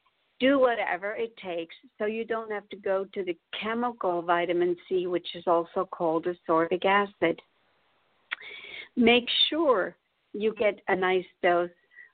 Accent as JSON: {"language": "English", "country": "Switzerland", "tie": "born or raised there", "said": "I was born and raised in Switzerland"}